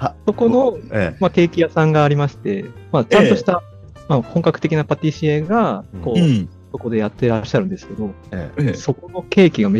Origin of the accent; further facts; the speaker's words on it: Hachioji, Tokyo, Japan; そうなんです、違うんです、そう、八王子育ってます。